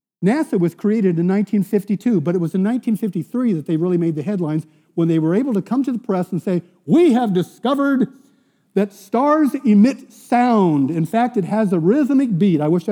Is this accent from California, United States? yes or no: yes; San Diego, California, United States; because I'm from San Diego, so it's kind of an icon down there.